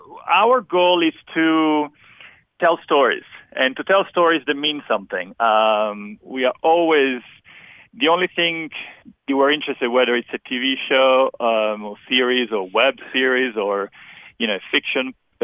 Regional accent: Italy; Yes, I am Italian, born and raised in Italy.

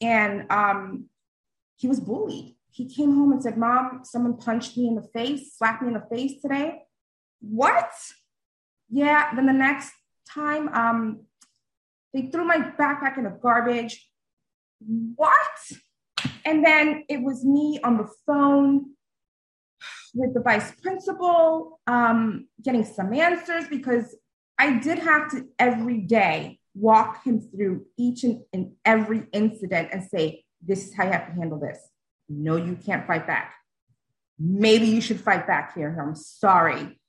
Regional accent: England, United Kingdom; now in Orlando, United States; I originally from England. No, I don't have my accent anymore, but it does come out once in a while.

